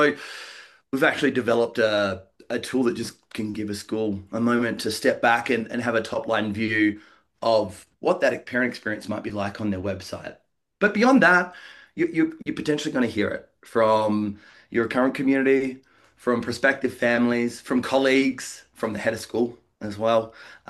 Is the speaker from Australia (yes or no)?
yes; Australia; now in Colorado, United States; So you might hear my accent. Originally from Australia, didn't see any snow until I was 40 years old.